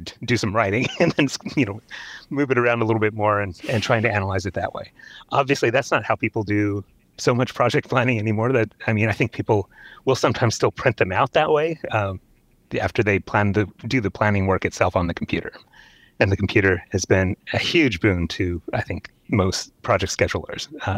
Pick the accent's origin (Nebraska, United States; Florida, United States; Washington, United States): Washington, United States; Seattle; To give you a little background, I grew up in Seattle.